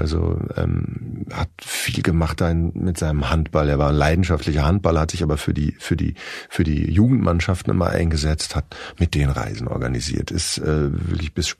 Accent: Herdecke, North Rhine-Westphalia, Germany; er war auch ein bunter Hund in Herdecke, in meiner Heimatstadt.

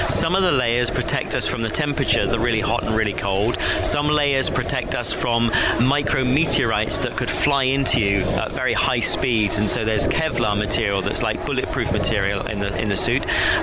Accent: United Kingdom; I'm a British astronaut with the European Space Agency.

